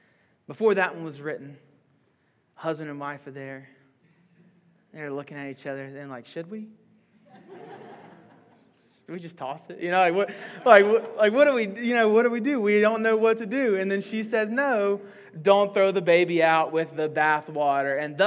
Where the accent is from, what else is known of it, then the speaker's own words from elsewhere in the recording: the South, United States; I was kind of like, man, I'm super from the South.